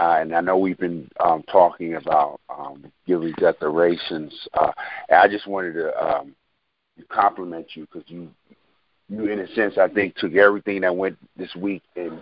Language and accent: English; Brooklyn, New York, United States; accent: Brooklyn; now in New Jersey, United States; I used to have even a heavier accent than this from being from Brooklyn. But I know when I moved to New Jersey, I was teased so much about it